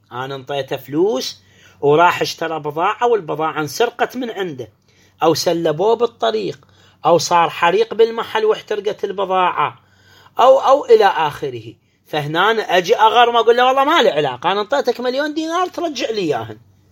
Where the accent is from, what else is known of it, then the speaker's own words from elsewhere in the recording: Iraq; يجوز عندنا في العراق يبيعون في كل العمل